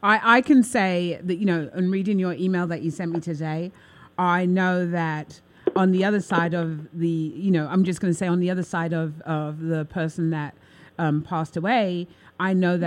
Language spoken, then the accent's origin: English; London, United Kingdom; now in United States; I'm from London. And I mean, I'm really grateful to be living in the United States.